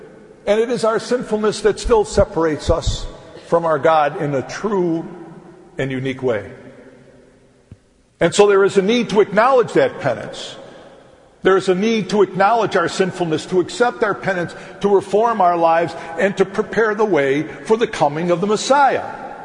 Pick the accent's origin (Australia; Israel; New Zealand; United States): United States; Chicago, Illinois; As most of you know, I'm a flatlander. You know that. Born and raised in Chicago.